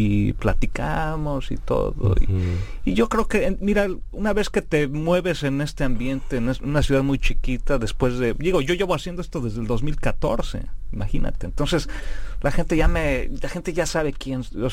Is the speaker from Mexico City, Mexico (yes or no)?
yes; Mexico City, Mexico; Tú y yo, pues, somos mexicanos, nacimos en México. Digo, tú eres regiomontano, yo soy chilango, pero pues, y a lo mejor, pues tú eres un poquito más güero que yo soy un poco más moreno